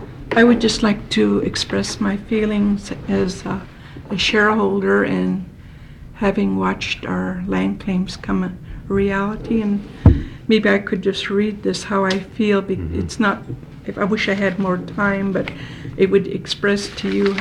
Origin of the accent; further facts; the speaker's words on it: United States; pride to be an Indian. I, however, disagree with the way our corporations operate by state laws. Being Indian, it should be run our way.